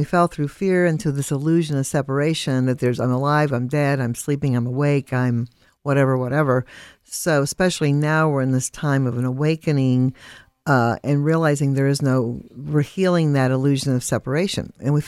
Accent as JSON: {"language": "English", "town": "Connersville", "region": "Indiana", "country": "United States", "said": "I'm from Connersville originally."}